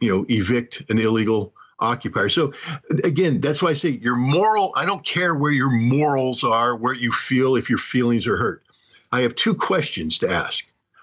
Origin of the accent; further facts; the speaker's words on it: United States; you know, I'm an American. I love my country